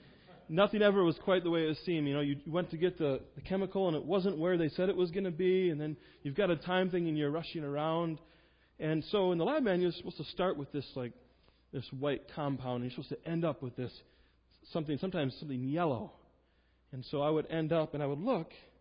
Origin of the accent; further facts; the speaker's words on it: Minnesota, United States; And I grew up in Minnesota, going to this church.